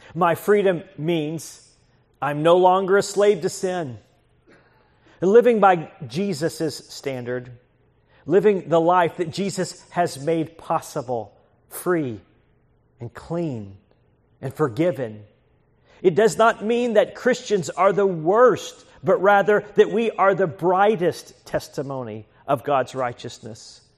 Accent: United States; As an American, I want my life to matter.

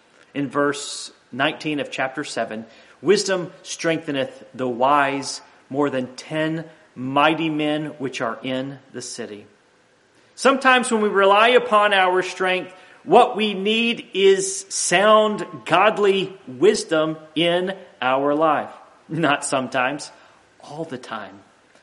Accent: United States; I'm so grateful that I am an American and that I live in this country, a citizen of the greatest nation in the history of this earth.

